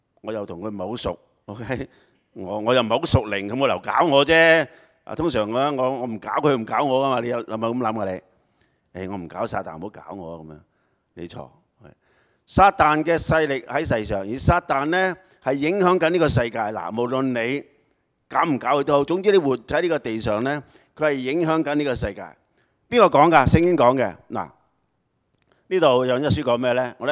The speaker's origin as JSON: {"language": "Cantonese", "country": "China", "said": "就是我們中國人這樣，是吧？"}